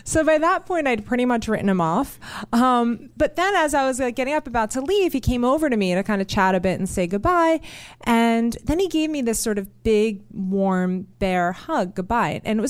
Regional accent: New York, United States; I grew up in New York and I had actually just had gotten back from Europe

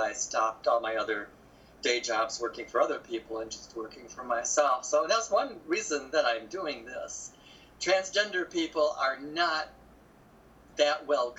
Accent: Michigan, United States; There's just a myth that Chicago has got these terrible winters, but I'm from Michigan as well

